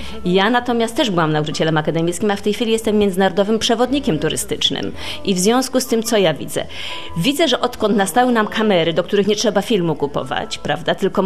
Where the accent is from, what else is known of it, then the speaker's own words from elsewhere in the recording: Sopot, Pomeranian Voivodeship, Poland; born there; Ja jestem sopocianką z urodzenia.